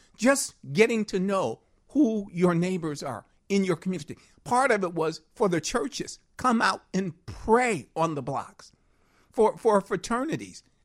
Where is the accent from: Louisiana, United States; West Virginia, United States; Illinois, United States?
Illinois, United States; Chicago; in public housing, grew up in a Robert Taylor home.